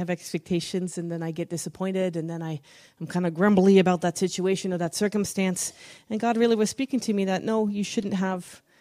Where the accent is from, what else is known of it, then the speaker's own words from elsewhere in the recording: Netherlands; I'm Dutch, or at least I was raised in Holland for most of my life. I'm part Dutch, part British.